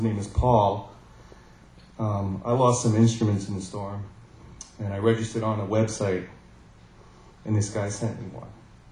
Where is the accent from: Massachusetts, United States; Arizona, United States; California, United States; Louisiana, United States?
Louisiana, United States; New Orleans; Like the announcer said, I'm from New Orleans. Still.